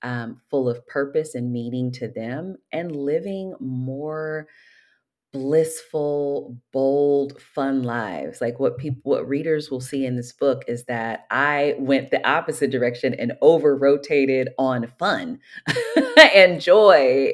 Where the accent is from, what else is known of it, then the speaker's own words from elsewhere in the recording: Oakland, California, United States; I'm planning a book launch celebration on February 9th in my hometown, Oakland, California